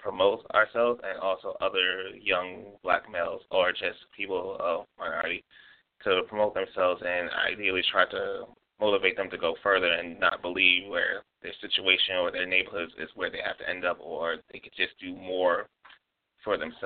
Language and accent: English; Brooklyn, New York, United States; I'm from Brooklyn, New York.